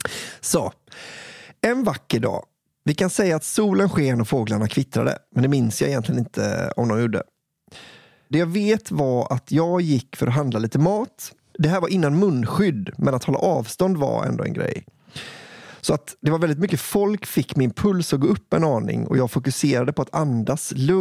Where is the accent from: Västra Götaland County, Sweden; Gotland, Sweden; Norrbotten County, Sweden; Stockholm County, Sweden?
Gotland, Sweden; Jag kommer från Gotland